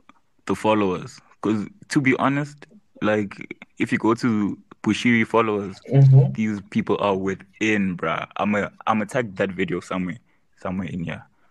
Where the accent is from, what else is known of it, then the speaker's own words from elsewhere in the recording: Zimbabwe; back then in the days, I would make sure no one finds out I'm from Zim, bruh.